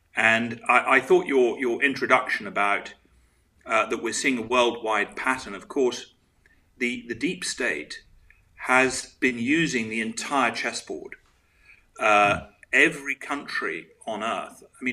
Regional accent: Switzerland; they lived overseas, and I grew up in Switzerland

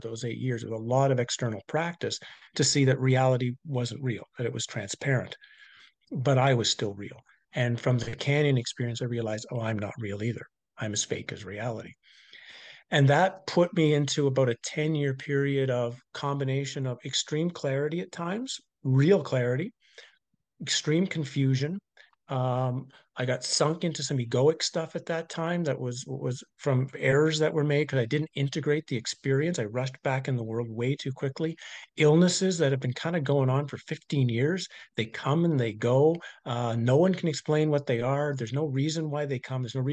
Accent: Canada; now in Norway; And being a Canadian, there's really not much difference weather-wise between Canada and Norway.

